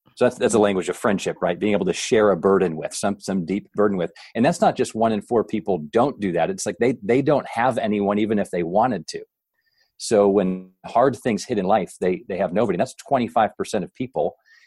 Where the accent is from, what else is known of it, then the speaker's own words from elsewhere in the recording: Chicago, Illinois, United States; also born or lived in Ohio / California / St. Louis; now in Indianapolis, United States; Most of my life's been spent in different Midwest suburbs. So born in Ohio, moved to Chicago area when I was younger, spent a little bit of time in California and then St. Louis suburbs and back to Chicago area. So now I'm Indianapolis.